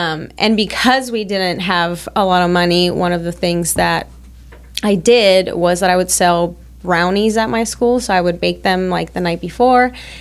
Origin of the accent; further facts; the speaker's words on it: La Ceiba, Atlántida, Honduras; also born or lived in Tegucigalpa; So I was born and raised in Honduras. I'm originally from the coast area, La Ceiba. We call it the bride of Honduras